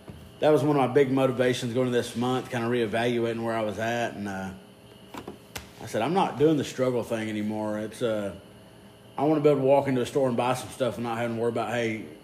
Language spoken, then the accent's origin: English; the South, United States; we were raised in the South where the man's supposed to take care of the family